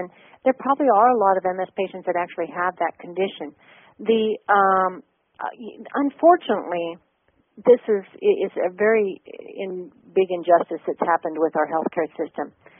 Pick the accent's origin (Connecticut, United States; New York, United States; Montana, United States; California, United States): Montana, United States; Helena; He was a doctor in my hometown of Helena, Montana.